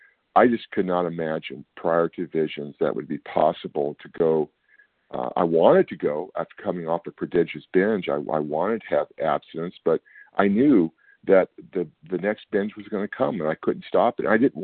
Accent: California, United States; I'm from Northern California.

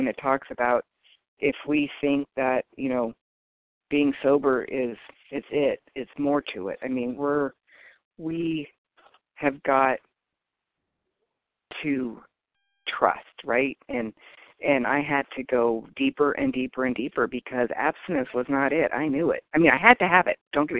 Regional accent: United States; And, you know, I'm Native American, and, you know, I always would dabble in that, but I never gave myself fully to anything.

